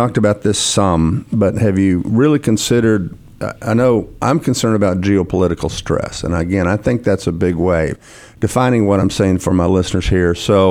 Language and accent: English; Dallas, Texas, United States; I was born in Baylor Hospital on September 2nd of 1955. I'm a native Dallas guy, which is really fairly rare.